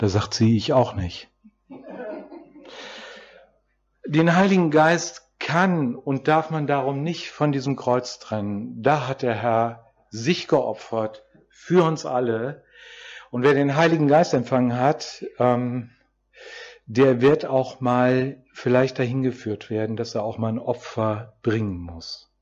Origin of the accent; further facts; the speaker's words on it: Hesse, Germany; Ich hatte als Kind in Nordhessen Freunde, deren Eltern einen Taubenschlag hatten.